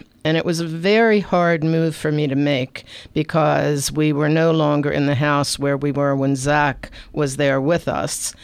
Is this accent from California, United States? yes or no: no; Baltimore, Maryland, United States; Baltimore, my hometown, there was a coverage of the shooting of a little girl in the backseat of a car on Edmondson Avenue in West Baltimore.